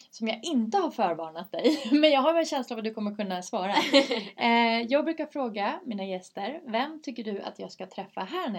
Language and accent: Swedish; Sweden; att när jag växte upp i Sverige, då fanns det inte ens liksom någon med mörkt hår på tv.